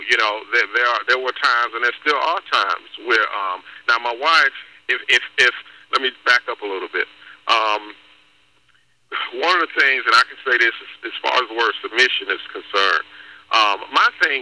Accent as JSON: {"language": "English", "town": "New York City", "region": "New York", "country": "United States", "tie": "born or raised there", "said": "We grew up in the Bronx, New York. Both of us are from New York."}